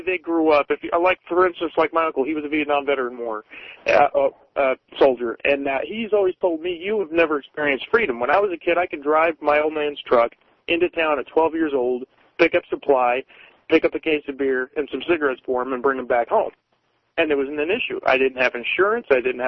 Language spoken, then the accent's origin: English; Portland, United States; You know, I'm from Portland. You know, I was born there